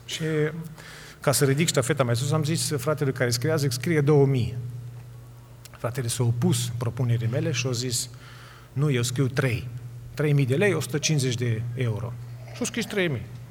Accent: Romania; Ne aducem noi aminte cei care am crescut în România.

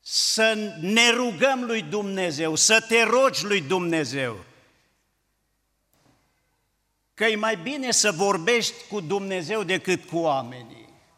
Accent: Zalău, Sălaj County, Romania; Apoi vreau să vă spun că vin din Zalău, împreună cu soția.

